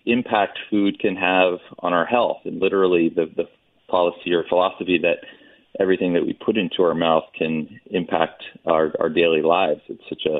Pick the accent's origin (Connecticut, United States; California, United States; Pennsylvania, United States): Connecticut, United States; Washington; I grew up in Litchfield County up in Connecticut, a small town, Washington, Connecticut.